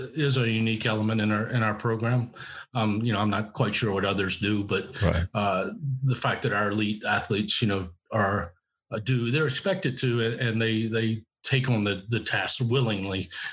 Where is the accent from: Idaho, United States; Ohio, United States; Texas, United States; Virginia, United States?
Virginia, United States; I'm originally from Virginia. It's what they call Southside Virginia, which is tobacco farming country, actually.